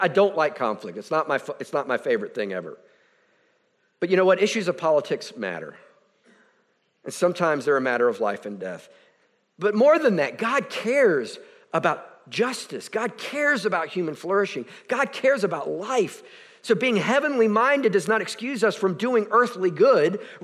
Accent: United States; I am proud and glad that I'm American. I genuinely am. I love this place.

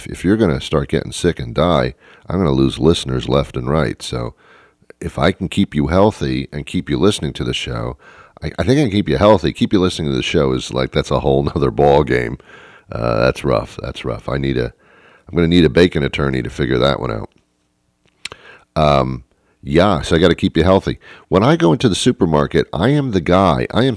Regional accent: the South, United States; And we get in a truck and we go get some bacon because we're from the South.

